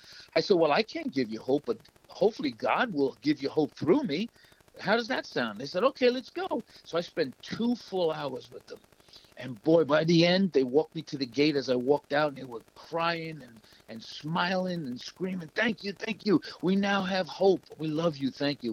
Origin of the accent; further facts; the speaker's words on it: New Jersey, United States; So I said, ladies, how you doing? … from New Jersey.